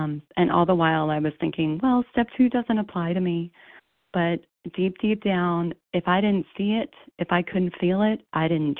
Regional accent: Texas, United States; I am from Texas

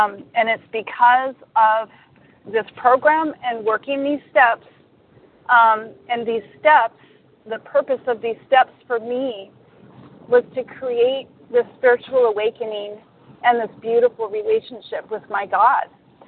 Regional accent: Duvall, Washington, United States; I'm from Duval, Washington, and very grateful to be listening to this meeting this morning.

